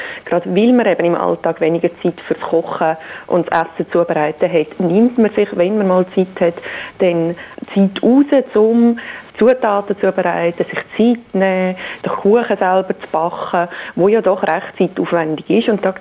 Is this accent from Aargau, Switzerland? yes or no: yes; Aargau, Switzerland; als Aargauerin natürlich die Aargauer Rüebli-Torte